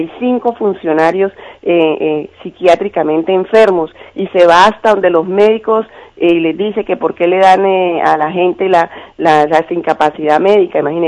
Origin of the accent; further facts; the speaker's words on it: Barrancabermeja, Santander, Colombia; born there; cuando mi municipio, mi ciudad donde yo nací, está sufriendo el flagelo de la pobreza